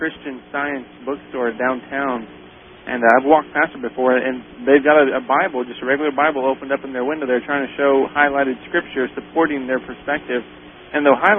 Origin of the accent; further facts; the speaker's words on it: Mount Carmel, Illinois, United States; In Illinois, my hometown, Mount Carmel, there is a Moose Lodge.